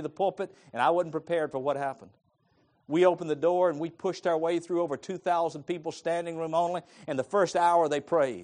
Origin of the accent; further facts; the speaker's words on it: Virginia, United States; Well, I'm from Virginia. Friday night, it's cold, it's snowing.